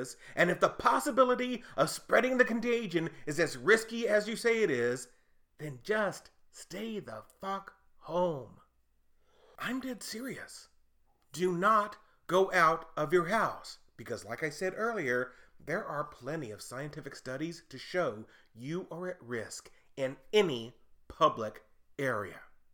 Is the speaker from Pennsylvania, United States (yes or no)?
no; Texas, United States; Not only did it originate in my home state of Texas, but also it's a celebration of freedom.